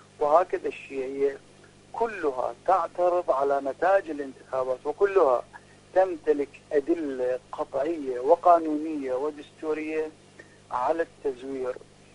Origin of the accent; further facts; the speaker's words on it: Baghdad, Baghdad Governorate, Iraq; أنا من بغداد